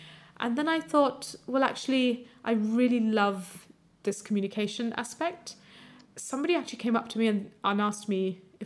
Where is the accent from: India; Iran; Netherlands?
India; also born or lived in United States; now in United Kingdom; I grew up in America and India, and particularly in India, there was a huge emphasis on studying maths and science